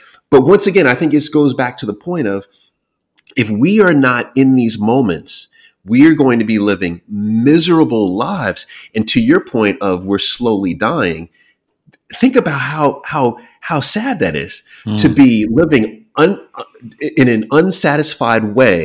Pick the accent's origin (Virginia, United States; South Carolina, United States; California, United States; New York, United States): New York, United States; By the way, my wife was freaked out when she saw that for the first time because, you know, I'm from New York.